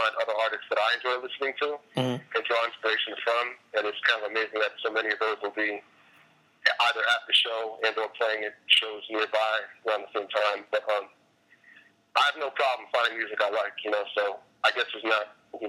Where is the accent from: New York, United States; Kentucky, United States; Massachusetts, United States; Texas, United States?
New York, United States; also born or lived in New Jersey; You know, I grew up around New York and New Jersey, and I know what's there.